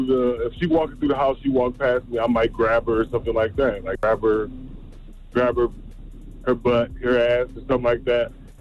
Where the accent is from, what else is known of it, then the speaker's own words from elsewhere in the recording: Iowa, United States; from Iowa.